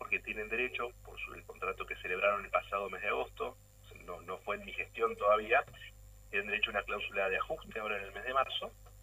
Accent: Nogoyá, Entre Ríos, Argentina; Nogoyá, que es mi ciudad de origen

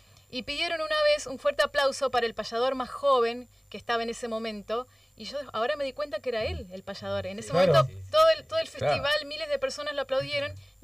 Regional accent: Diamante, Entre Ríos, Argentina; Ustedes saben que, bueno, que yo soy de Diamante, le cuento a él por si no sabe.

